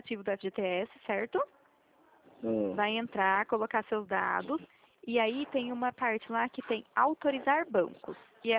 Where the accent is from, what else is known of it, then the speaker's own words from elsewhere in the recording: Limeira, São Paulo, Brazil; Sou de Limeira.